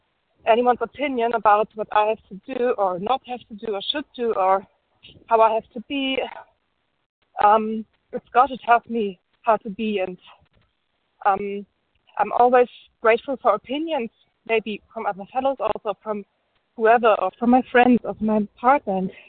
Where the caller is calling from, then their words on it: Germany; English is a second language; recovered compulsive overeater from Germany.